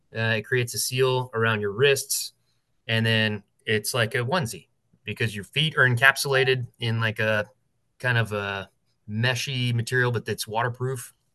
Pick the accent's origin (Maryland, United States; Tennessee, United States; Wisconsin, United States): Maryland, United States; Baltimore; born there; I was born in Baltimore.